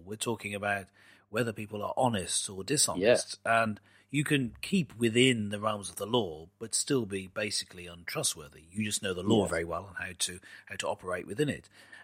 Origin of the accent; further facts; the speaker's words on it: England, United Kingdom; he didn't play with a straight bat, as we English folks say, referring to cricket.